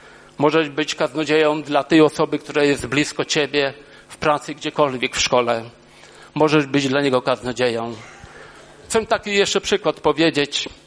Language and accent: Polish; Legnica, Lower Silesian Voivodeship, Poland; bo jestem z Legnicy, w Legnicy w szpitalu mnie już nie było